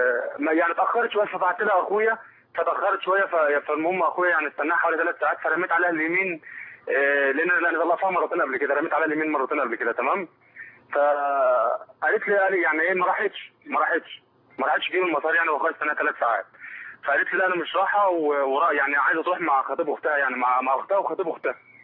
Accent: Jordan; أنا من الأردن

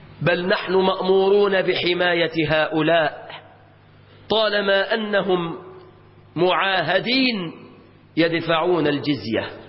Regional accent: Egypt; فتحت بلادنا مصر وكانت

